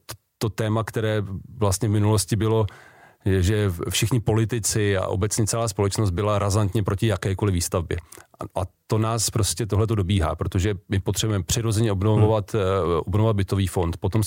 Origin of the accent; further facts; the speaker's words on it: Plzeň, Plzeň Region, Czechia; Já jsem taky z Plzně